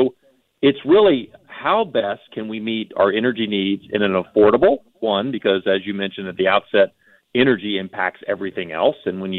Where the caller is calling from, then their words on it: Texas, United States; like we had in Texas, and I'm calling you from Texas today